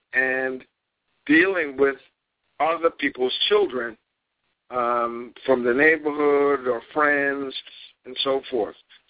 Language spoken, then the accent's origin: English; Jamaica, Queens, New York, United States; the community that I grew up in here in Jamaica, Queens